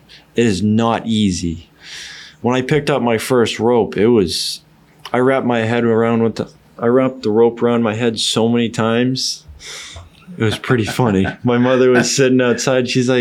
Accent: Townsend, Massachusetts, United States; I'm from Townsend, Massachusetts, so there ain't no cowboys around that area unless you're driving at least 4 or 5 hours.

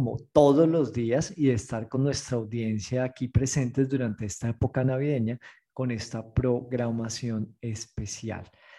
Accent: Colombia; hoy vamos a hablar de las festividades decembrinas en mi país, en Colombia, en mi amada Colombia.

